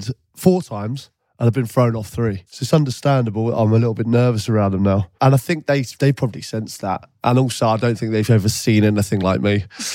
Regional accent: England, United Kingdom; You know, I'm completely English, which we'll get onto in a minute.

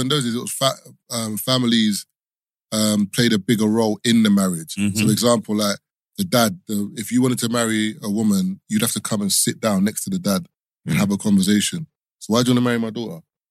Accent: Nigeria; my thing is this, like I'm Nigerian.

